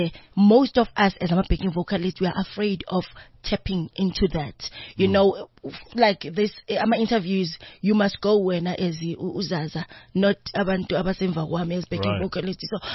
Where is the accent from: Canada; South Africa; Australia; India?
South Africa; KwaThema, Gauteng; it was nice growing up in Kwatema.